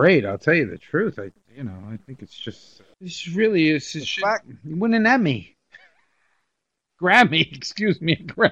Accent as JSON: {"language": "English", "region": "New York", "country": "United States", "tie": "born or raised there", "said": "we grew up in New York."}